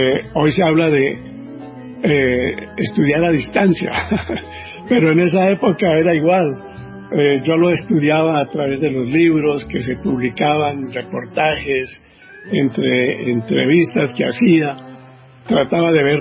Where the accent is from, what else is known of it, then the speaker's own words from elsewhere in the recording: Colombia; also born or lived in United States; yo llegué a Colombia, regresé de Estados Unidos